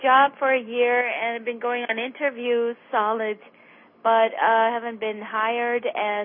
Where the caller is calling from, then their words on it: New York, United States; I'm calling from New York.